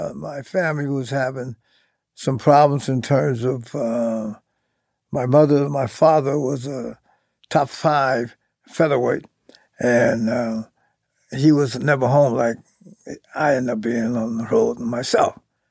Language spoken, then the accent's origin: English; Youngstown, Ohio, United States; So I never liked the name when I was growing up in Youngstown